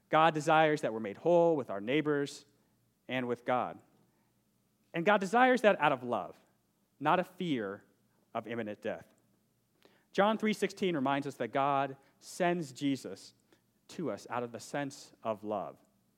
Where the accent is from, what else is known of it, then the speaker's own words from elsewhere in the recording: Detroit, Michigan, United States; I'm originally from Detroit, and I know what it's like for a people to assume things about you just because of where you're from.